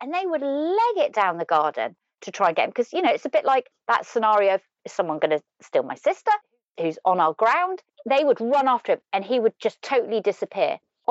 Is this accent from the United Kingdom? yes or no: yes; Exmouth, South West England, United Kingdom; also born or lived in Los Angeles; some of my friends from my hometown in Exmouth at the time had gone over there to live.